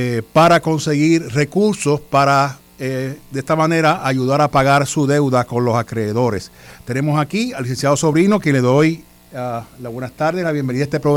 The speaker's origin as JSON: {"language": "Spanish", "town": "Guaynabo", "country": "Puerto Rico", "said": "Yo también soy guaynabito"}